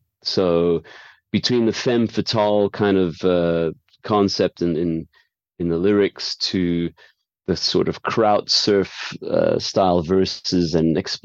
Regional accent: South Africa; We're a South African band that's been going for like 28 years.

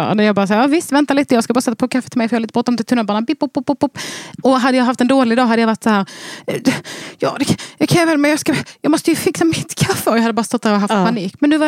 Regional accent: Finland; accent: Finnish; Ja, min finska dialekt.

